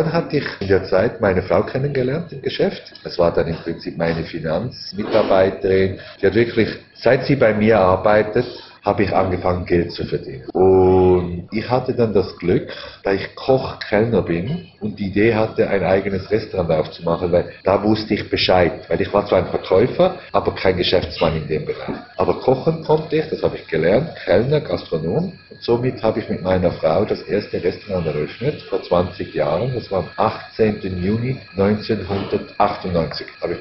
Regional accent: Switzerland; weil natürlich als Schweizer man eine andere Vorstellung hat von Abmachungen

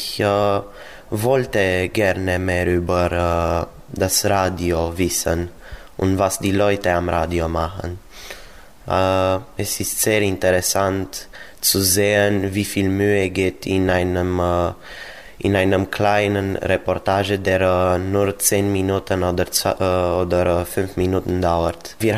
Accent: Brașov, Brașov County, Romania; German is a second language; ich komme aus Kronstadt. Ich bin 16 Jahre alt

